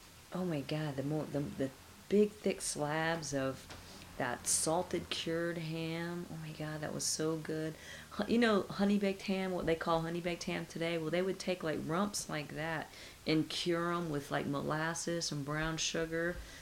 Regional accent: Stone Mountain, Georgia, United States; Even here in Atlanta, we had, growing up in Stone Mountain, we had milk delivery.

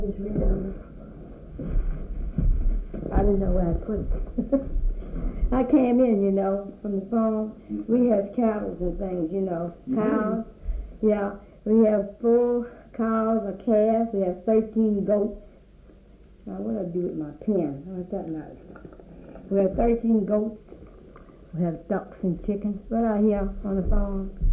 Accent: Conlon, Louisiana, United States; born there; See, I was born in Jan Parish, Conlon, Louisiana. That's also Uncle Sam's plantation.

